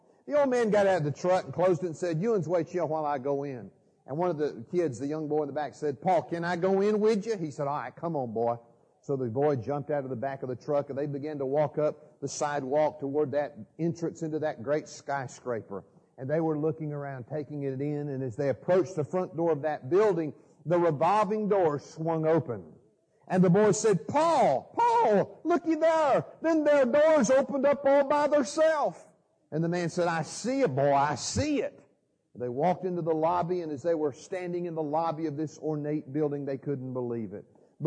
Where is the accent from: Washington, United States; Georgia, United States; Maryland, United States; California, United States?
Georgia, United States; Atlanta; I'm from Atlanta